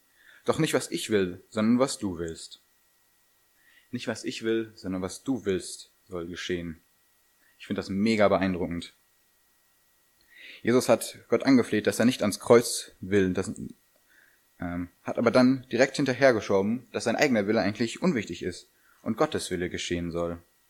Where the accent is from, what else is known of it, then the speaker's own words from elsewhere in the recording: North Rhine-Westphalia, Germany; die Lenne ist für mich so ein Zeichen meiner Heimat, da bin ich auch besonders froh, da drin getauft worden zu sein.